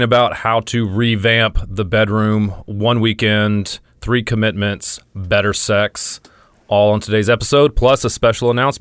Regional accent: Louisiana, United States; Well, I mean, I'm from Louisiana.

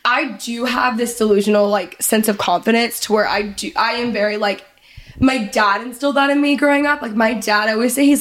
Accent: Texas, United States; So I grew up in Texas. I grew up like 35 minutes north of Dallas.

